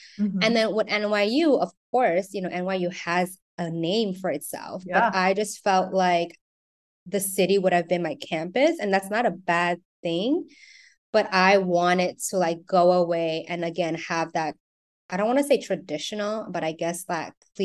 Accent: New York, United States; since I grew up in the Lower East Side and it was so chaotic

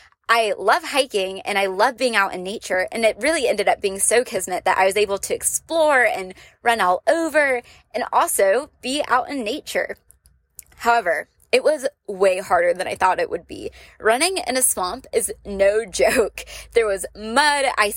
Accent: Florida, United States; I'm nomadic and I live in a van, but I'm originally from Florida

